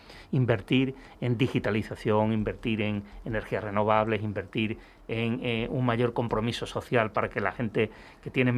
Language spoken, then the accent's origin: Spanish; Seville, Andalusia, Spain; a mí como sevillano me da mucho coraje